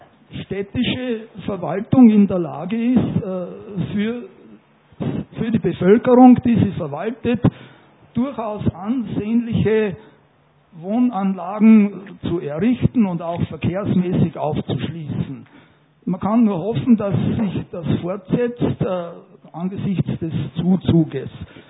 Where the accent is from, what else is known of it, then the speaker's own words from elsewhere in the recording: Vienna, Austria; geboren in Wien und bis und 24 Jahre lang dort in verschiedene Schulen gegangen, einschließlich Technischer Universität